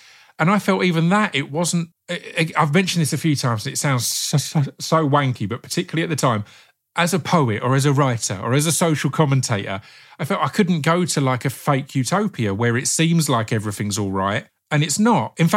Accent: Stanford-le-Hope, East of England, United Kingdom; No, Stamfordly Hope. Like the house I live in now is 5 minutes up the road from where my mum lives, where I was born and lived in that house

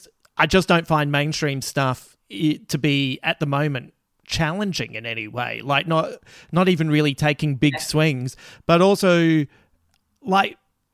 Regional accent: Croydon, London, United Kingdom; it gave me a very a vivid picture of growing up in West Croydon on Bedford Street, where opposite was the Croydon High School

